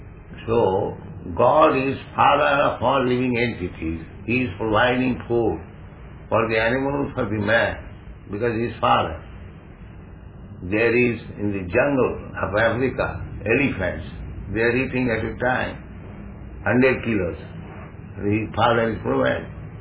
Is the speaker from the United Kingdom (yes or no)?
no; India; Just like you are European, you are by a different dress, I am an Indian. I got a different dress.